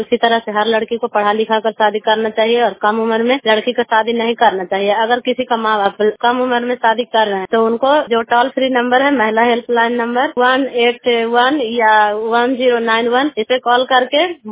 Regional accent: Harnaut, Bihar, India; मैं रस्ती पंचायत से हूँ और हरनौत प्रखंड जिला नालंदा से।

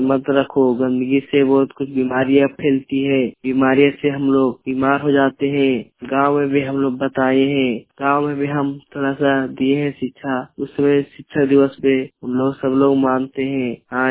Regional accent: Bholdi, Jharkhand, India; मेरा गांव भोलडी, पोस्ट गलागी, थाना निमियागार, जिला गिरिडीह, पिन कोड 82 झारखंड।

